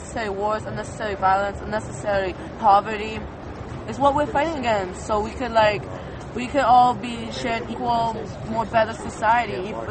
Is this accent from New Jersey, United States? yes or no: yes; Portland, New Jersey, United States; I'm from Portland, New Jersey.